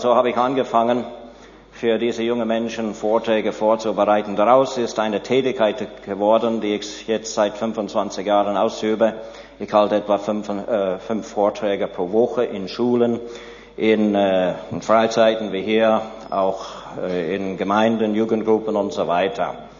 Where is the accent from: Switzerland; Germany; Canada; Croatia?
Canada; ich bin Kanadier. War in Kanada Lehrer für Biologie, für Geographie mit Schwergewicht Geologie und für Geschichte.